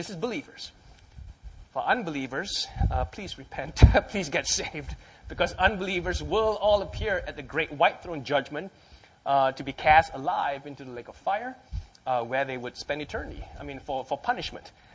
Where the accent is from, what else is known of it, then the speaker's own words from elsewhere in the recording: Malaysia; growing up in Malaysia, the education system, the school system, the standardized tests in sixth grade